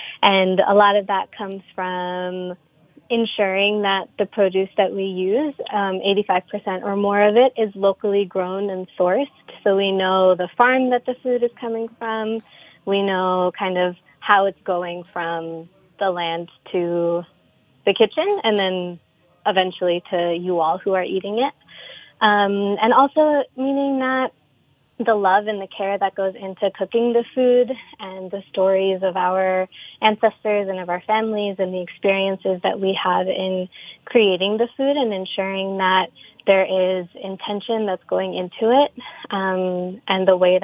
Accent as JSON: {"language": "English", "region": "New York", "country": "United States", "tie": "born or raised there"}